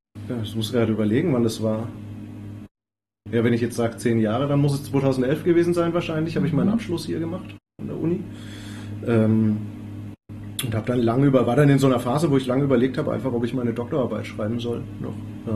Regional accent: Würzburg, Bavaria, Germany; auch als Würzburger, irgendwie nicht präsent vorher.

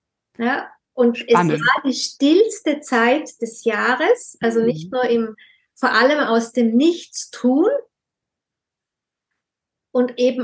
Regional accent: Tyrol, Austria; Zum Beispiel bei uns in Tirol gab's, jetzt tut das keiner mehr

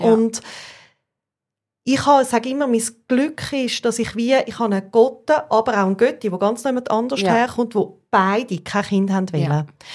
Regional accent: Zurich, Switzerland; born there; Und ich bin in einer WG im Seefeld geboren

